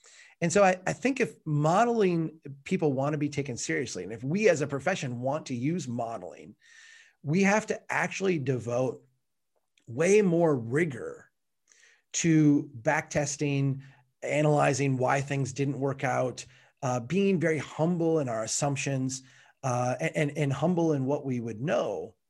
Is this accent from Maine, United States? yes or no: no; Minnesota, United States; I'm from Minnesota.